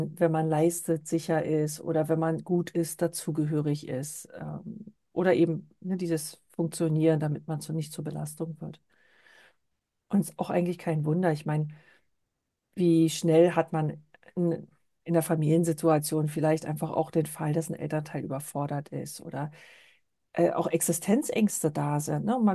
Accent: East Germany, Germany; Ich bin ja in der DDR aufgewachsen

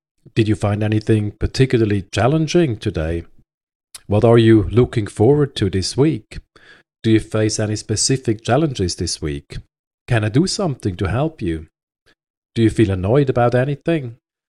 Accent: Switzerland; first language Swiss German; English is a second language; and I grew up in Switzerland, and I'm a native speaker of Swiss German.

